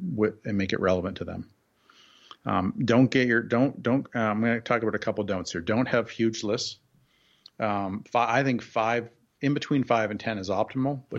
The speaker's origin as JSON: {"language": "English", "country": "Canada", "said": "I am Canadian."}